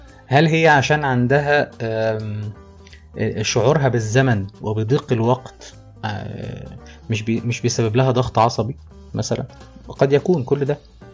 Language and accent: Arabic; Egypt; وهنا عندنا في مصر